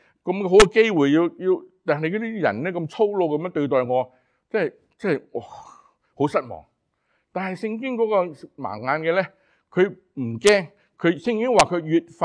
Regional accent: China; 即系好似我哋中国人过年咁嘅

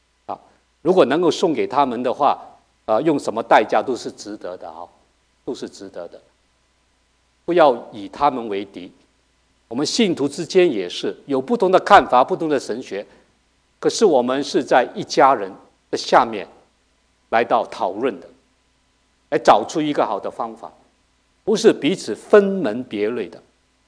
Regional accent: Hong Kong; also born or lived in China; 我在香港长大，我在中国出生，

